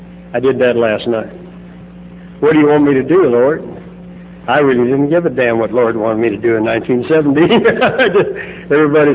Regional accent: Bakersfield, California, United States; Born and raised in Bakersfield. I like to say that's a good reason to start drinking.

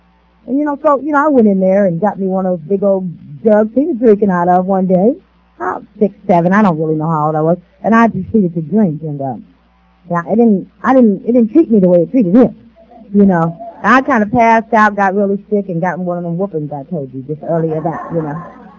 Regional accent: San Pedro, California, United States; born there; I was born in Los Angeles, California. Actually, I was born in San Pedro. My parents were out fishing. My mother went into labor.

